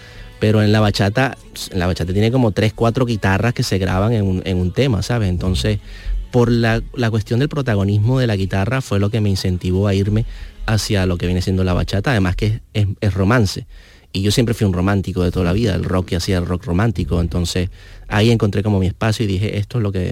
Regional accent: Valencia, Carabobo, Venezuela; born there; yo nací en Valencia, Venezuela.

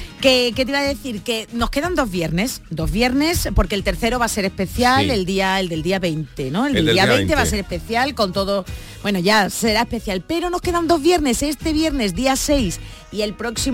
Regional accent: San Fernando, Spain; somos todos de San Fernando forever.

